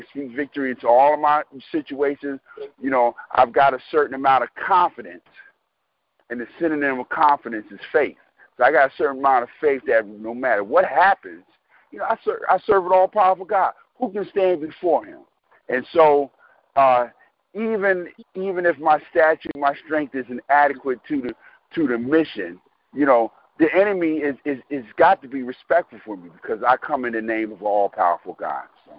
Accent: Brooklyn, New York, United States; Now, when I was growing up in Brooklyn, you really had to kind of know how to fight.

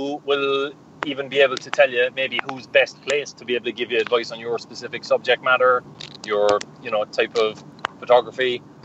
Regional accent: Cork, Munster, Ireland; the area I grew up in Cork, part of the inner city in Cork

